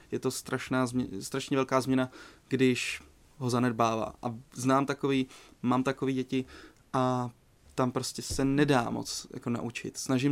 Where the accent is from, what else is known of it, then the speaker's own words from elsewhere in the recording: Mladá Boleslav, Central Bohemian Region, Czechia; born there; also born or lived in Bílá pod Bezdězem; Přesně, tam jako narodil jsem se v Mladé Boleslavi.